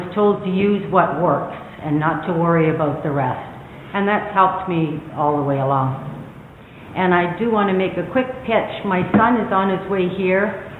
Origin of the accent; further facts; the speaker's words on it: Toronto, Ontario, Canada; I'm an alcoholic from Toronto.